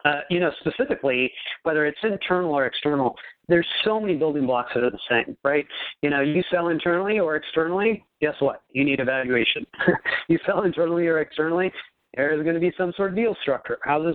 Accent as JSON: {"language": "English", "region": "California", "country": "United States", "said": "I'm from California"}